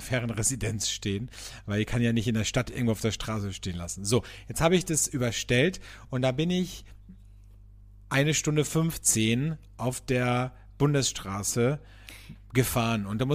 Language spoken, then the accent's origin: German; Austria